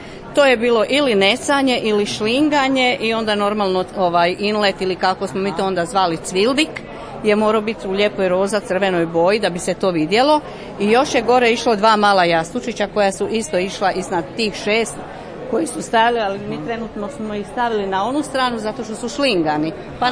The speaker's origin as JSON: {"language": "Croatian", "town": "Slavonski Kobaš", "region": "Brod-Posavina County", "country": "Croatia", "said": "muž mi je iz Grgurevića, ja sam iz Slavonskog Kobaša"}